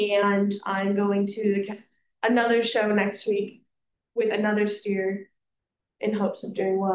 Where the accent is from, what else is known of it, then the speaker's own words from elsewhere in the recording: Palo Verde Canyon, California, United States; I'm from Palo Verde Canyon, and I'm 16 years old